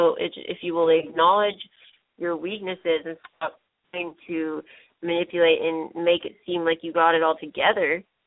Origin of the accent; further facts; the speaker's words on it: Canada; I'm from Canada. The altitude is a little different up here, you know?